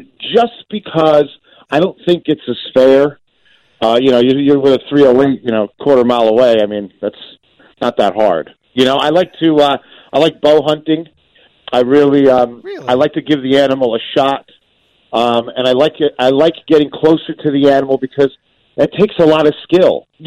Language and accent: English; New Jersey, United States; I'm from Jersey, so it comes from New Jersey.